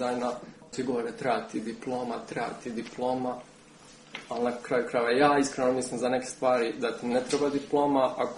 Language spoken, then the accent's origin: Serbian; Užice, Šumadija and Western Serbia, Serbia; Ulazim u 26. godinu. Iz Užica sam.